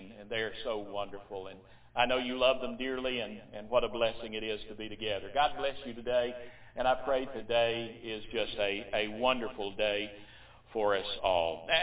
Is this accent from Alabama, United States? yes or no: yes; Alabama, United States; I'm from Alabama, and I was over in Missouri just a month or so ago in a gospel meeting